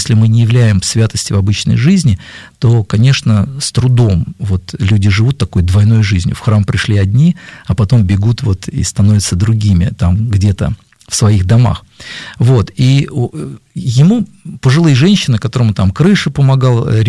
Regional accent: Mariupol, Donetsk Oblast, Ukraine; Я так рос на Украине, тогда это назывался Жданов, вот сейчас это Мариуполь.

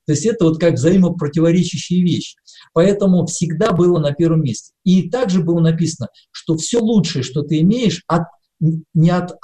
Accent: Ukraine; Я рос на Украине, я москвич в третьем поколении

